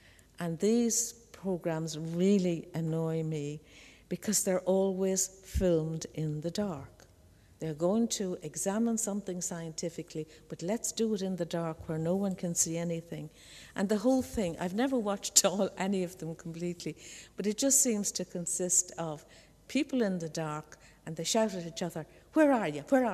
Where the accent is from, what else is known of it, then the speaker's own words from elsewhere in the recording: Ireland; In my hometown, the whole town is a traffic jam on Graveyard Sunday because people who have long moved away return to visit the graveyards.